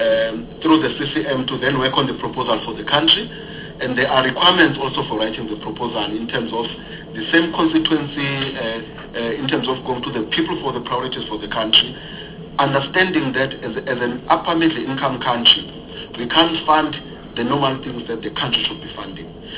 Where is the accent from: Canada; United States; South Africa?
South Africa; KwaZulu-Natal; it's got nothing to do with the fact that I'm from KwaZulu-Natal.